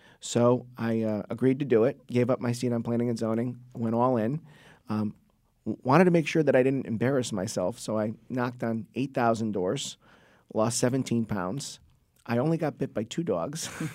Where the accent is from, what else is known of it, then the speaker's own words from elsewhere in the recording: Trumbull, Connecticut, United States; I had the honor and privilege for 8 years to lead my hometown of Trumbull, Connecticut. It's a town of about 37,000 people, just north of Bridgeport, Connecticut.